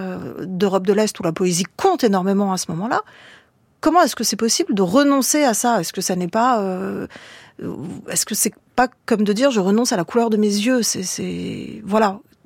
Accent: France; born there; Mes parents sont arrivés tous les deux en France au début des années 70. Et donc, moi, je suis née en France et j'ai entendu parler dans mon enfance d'un pays où je n'ai jamais vécu.

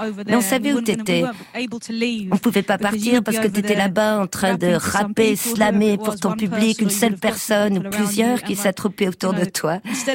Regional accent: London, United Kingdom; Dans ma ville natale du sud-est de Londres, je vois la beauté partout, partout, dans chaque pavé de la rue.

